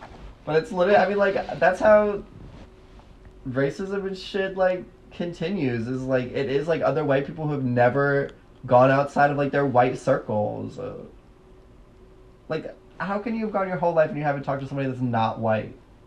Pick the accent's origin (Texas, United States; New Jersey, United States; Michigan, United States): Michigan, United States; Detroit; And the guy was in Detroit, Michigan, my hometown, recruiting for his fucking white supremacist, white nationalist, like, cult shit.